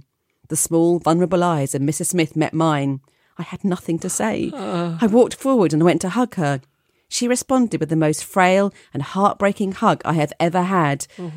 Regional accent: Scotland, United Kingdom; I grew up in Scotland in a small cul-de-sac, and the neighbours that lived around my mum and dad's house were much older.

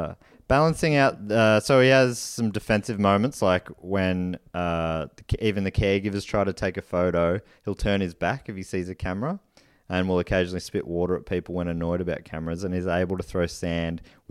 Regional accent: Australia; And that's the only currency that I would accept, especially as an Australian.

